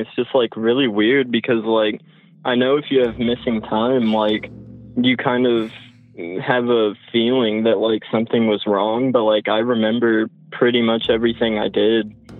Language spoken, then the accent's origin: English; Lexington, Kentucky, United States; I'm from Lexington, Kentucky, and I'm 18.